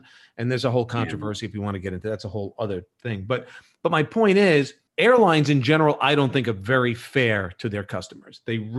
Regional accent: Sioux City, Iowa, United States; born there; Okay, I was born in Sioux City, Iowa in 1945

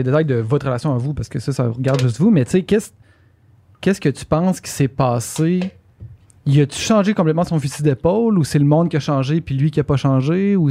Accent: Quebec City, Quebec, Canada; moi je viens de Québec

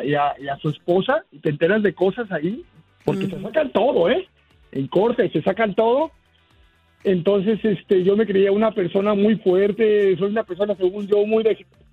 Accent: Guadalajara, Jalisco, Mexico; en México, yo soy de Guadalajara

